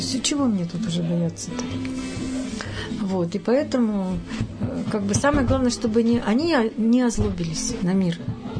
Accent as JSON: {"language": "Russian", "region": "Nizhny Novgorod Oblast", "country": "Russia", "tie": "born or raised there", "said": "Ну, у меня это с детства было, я воспитывалась в Нижегородской области"}